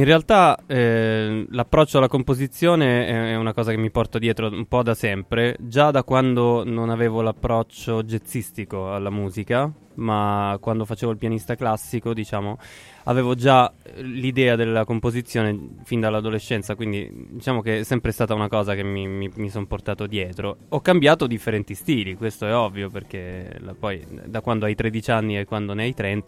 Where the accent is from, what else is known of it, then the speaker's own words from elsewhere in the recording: Lombardy, Italy; All'epoca io ho cambiato diverse regioni nel mio percorso. All'epoca, diciamo, sono cresciuto in Lombardia, sul Lago Maggiore.